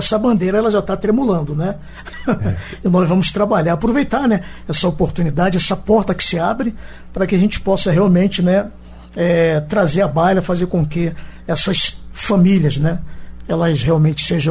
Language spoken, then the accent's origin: Portuguese; Rio de Janeiro, Brazil; now in Cascavel, Brazil; Só aqui em Cascavel, Roberto, vou completar 14. Sou carioca, natural do Rio de Janeiro.